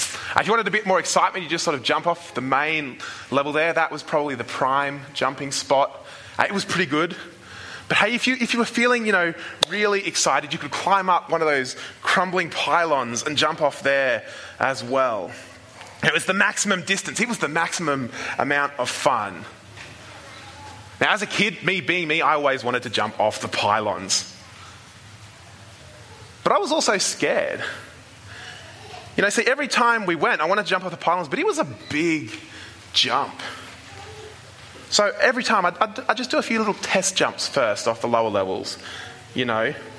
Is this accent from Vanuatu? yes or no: yes; Vanuatu; You know, it's from when I was a kid. I grew up in Vanuatu, and we had a small wharf down at the beach there.